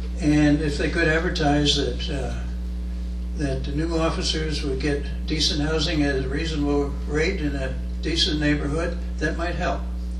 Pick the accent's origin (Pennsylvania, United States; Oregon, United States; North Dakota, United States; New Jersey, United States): Pennsylvania, United States; Bethlehem; also born or lived in Washington, D.C.; I grew up in Bethlehem in a double home, actually a series of double homes, and until my parents finally had enough money to buy one. And I lived in a row house in D.C. for